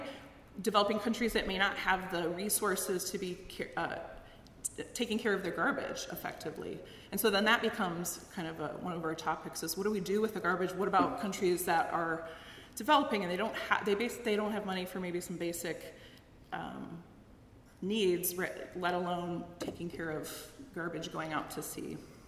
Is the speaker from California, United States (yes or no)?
yes; California, United States; I'm from California, so we're legislating a lot of plastic usage.